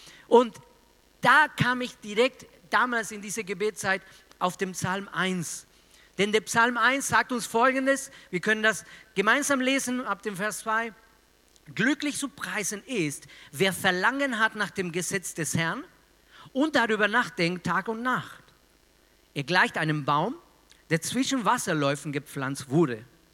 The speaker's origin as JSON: {"language": "German", "town": "Regensburg", "region": "Bavaria", "country": "Germany", "said": "es ist eine Herausforderung, genau heute an diesem Sonntag als Regensburger nach Fürth zu kommen."}